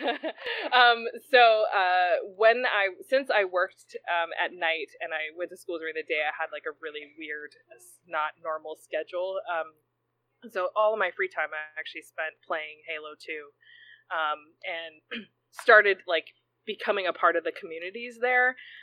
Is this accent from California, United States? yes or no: no; Hawaii, United States; now in Seattle, United States; I'm originally from Hawaii, but I've been in Seattle for the last 16 years or so.